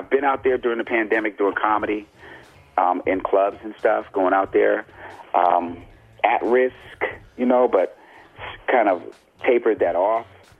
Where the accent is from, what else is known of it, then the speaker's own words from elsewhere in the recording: United States; You know, because I grew up with the best of the best. I grew up in America. That's the best of the best.